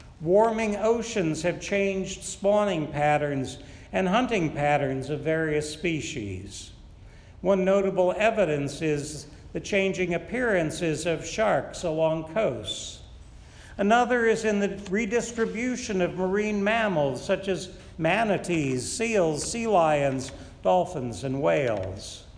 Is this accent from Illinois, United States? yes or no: yes; Chicago, Illinois, United States; When I was growing up in Chicagoland, we had some pretty bad snowstorms, cold periods, lots of thunderstorms, some hot summer days, and a few tornado warnings each year.